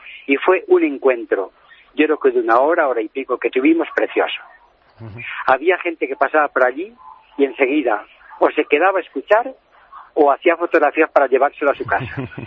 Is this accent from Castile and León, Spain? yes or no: yes; Ávila, Castile and León, Spain; Yo es que soy de Ávila